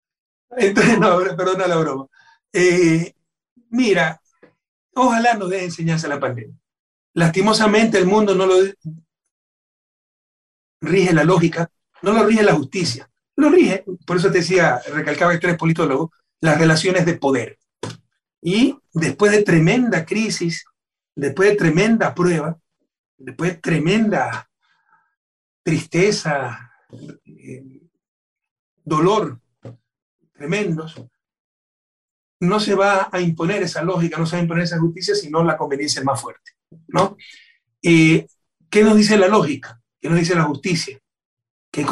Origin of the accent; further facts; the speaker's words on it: Ecuador; en mi país dejan, con pena tengo que decir, mucho que desear las organizaciones sociales